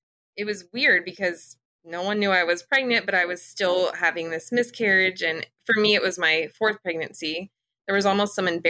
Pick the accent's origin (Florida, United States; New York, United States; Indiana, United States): Indiana, United States; from Indiana, and my kids are 8, 6, and 3.